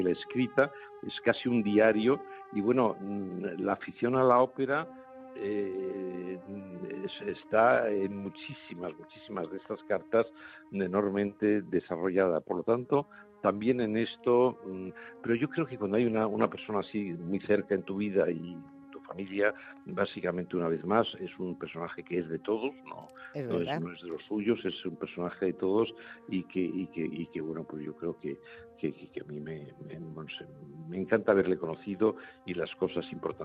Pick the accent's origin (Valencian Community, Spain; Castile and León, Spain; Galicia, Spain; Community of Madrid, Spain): Community of Madrid, Spain; Madrid; mayores deberes como madrileño.